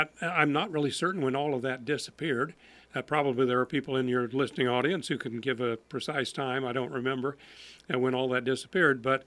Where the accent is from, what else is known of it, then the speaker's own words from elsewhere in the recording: Effingham, Illinois, United States; But when I was growing up in Effingham, I remember that we had some relatives who lived on the north side of Effingham out in the country.